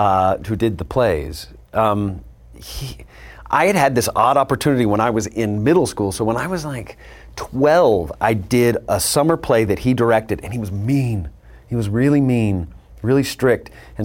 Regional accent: Texas, United States; I grew up in Texas.

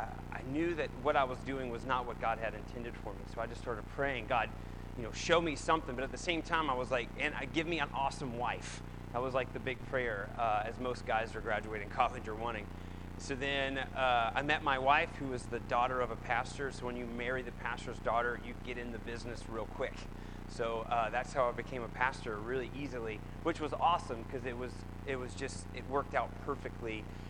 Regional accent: Hurricane, United States; I grew up here in Hurricane. I'm the son of an electrician and a teacher

